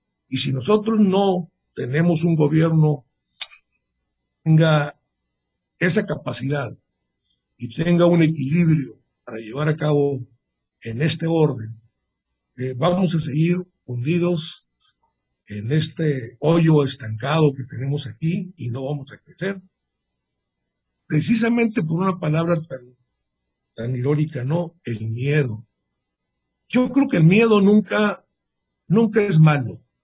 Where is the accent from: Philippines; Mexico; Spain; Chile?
Mexico; Tenemos todos como mexicanos el derecho de crecer